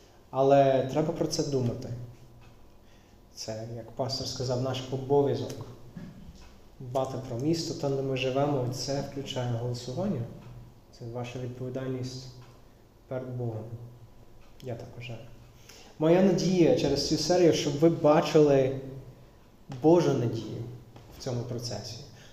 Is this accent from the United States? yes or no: yes; United States; born there; Ukrainian is a second language; бо я народився в Америці.